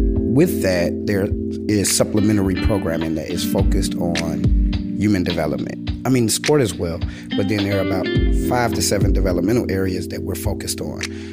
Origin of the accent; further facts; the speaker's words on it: Chicago, Illinois, United States; So a love of sports, I think, naturally came with being a Chicagoan. Initially, when I was a little kid, we weren't winning any championships in Chicago, but we had some of the best names in the game.